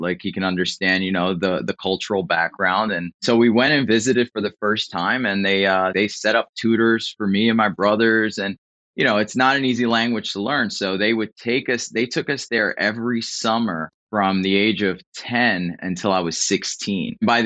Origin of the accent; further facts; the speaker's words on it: Philadelphia, Pennsylvania, United States; now in Florida, United States; And so I was born and raised in South Philly. I have two other brothers.